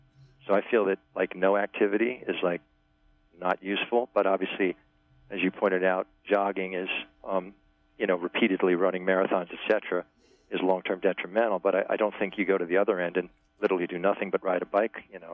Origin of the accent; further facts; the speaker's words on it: New York, United States; I'm from New York.